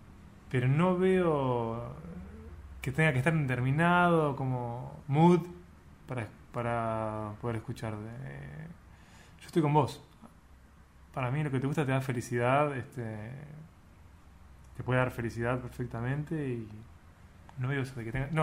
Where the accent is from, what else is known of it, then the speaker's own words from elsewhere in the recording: Uruguay; Primero soy uruguayo.